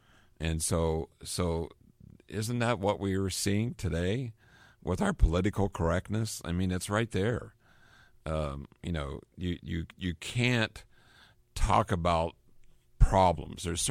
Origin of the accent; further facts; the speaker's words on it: Pennsylvania, United States; accent: Western Pennsylvania; even though I've lost a lot of my Western Pennsylvania accent, you know, there for a while, I had a very heavy Pennsylvania accent